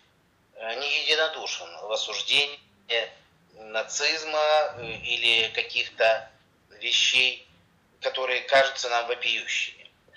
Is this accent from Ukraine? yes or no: yes; Kharkiv, Kharkiv Oblast, Ukraine; И да, это я из Харькова